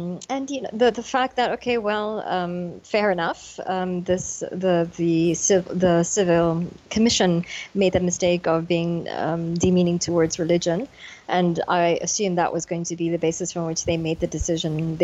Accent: United States; as an American, the one thing that we knew we could always count on was the judicial system, and I feel so betrayed as an American by this decision.

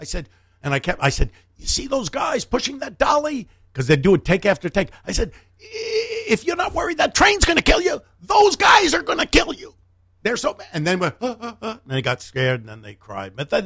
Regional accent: Bronx, New York, United States; moved away; I used to go in, because I was a kid from New York. I was born in the Bronx, lived in New York until we came out here, went to high school

